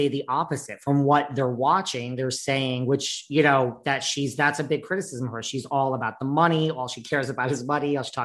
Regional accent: New York, United States; well, I'm from New York, honey.

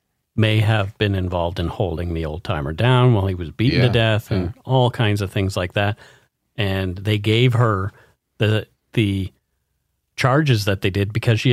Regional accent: North Vancouver, British Columbia, Canada; I'm from Deep Cove.

